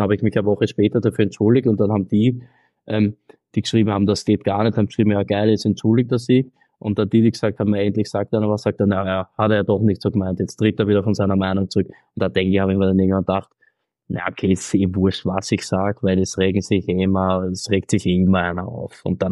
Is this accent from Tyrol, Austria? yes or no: yes; Tyrol, Austria; now in Tilburg, Netherlands; das bin ich aus Tirol gewohnt.